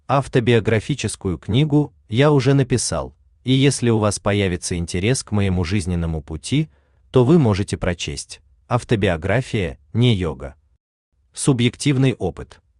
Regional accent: Omsk, Omsk Oblast, Russia; Я родился и вырос в Сибири, мой родной город, Омск.

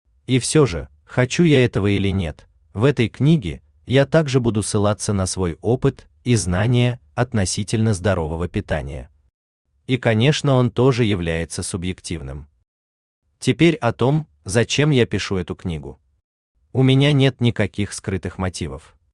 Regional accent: Omsk, Omsk Oblast, Russia; Я родился и вырос в Сибири, мой родной город, Омск.

